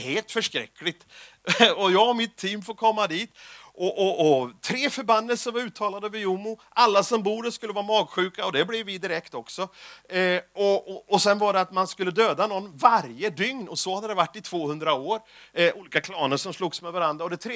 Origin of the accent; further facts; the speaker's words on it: Sweden; Och jag är ju svensk